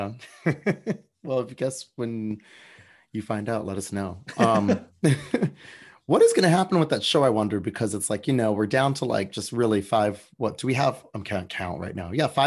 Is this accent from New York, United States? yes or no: yes; New York, United States; I live in New York. I'm a New Yorker.